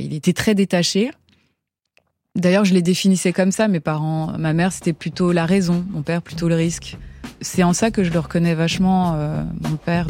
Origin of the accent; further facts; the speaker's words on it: Kigali, Rwanda; born there; Je suis née donc en Afrique et mes parents, quand ils se sont rencontrés, ils avaient un lieu qui s'appelait l'Auberge des Mille Collines.